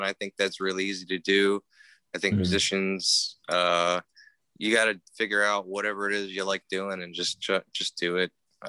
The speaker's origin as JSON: {"language": "English", "town": "Lancaster", "region": "Pennsylvania", "country": "United States", "tie": "born or raised there", "said": "label called CI Records, based out of Lancaster, Pennsylvania, or Lancaster, as you guys would say. My British accent. So, yeah. So that's where I grew up."}